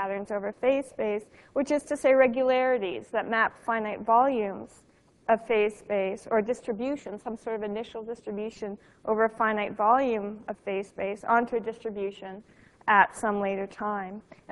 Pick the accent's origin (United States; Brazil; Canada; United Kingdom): Canada; since I grew up in Canada, I'm very proud that this place is here.